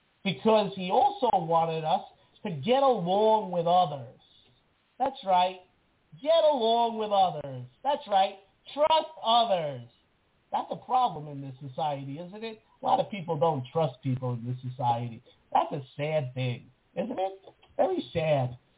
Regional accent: New York, United States; I'm a New Yorker. Can't help it.

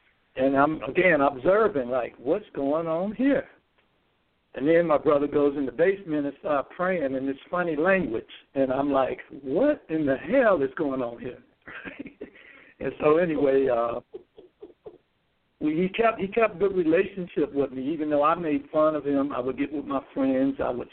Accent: Gary, Indiana, United States; I would say the first influence, since I'm from Gary, Indiana, my hometown

